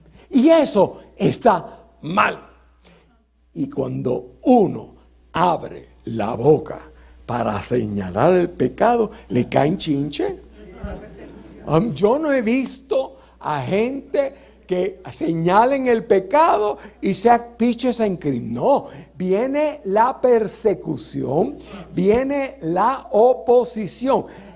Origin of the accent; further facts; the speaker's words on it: Mayagüez, Puerto Rico; eso allá en Puerto Rico, en Mayagüez, de donde yo vengo.